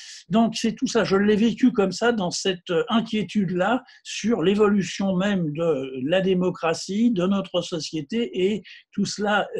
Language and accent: French; Paris, Île-de-France, France; je suis un Parisien du 20e arrondissement et de Ménilmontant, du quartier de noblesse. J'ai confiné à Paris. Je suis resté à Paris, je n'ai pas bougé de Paris.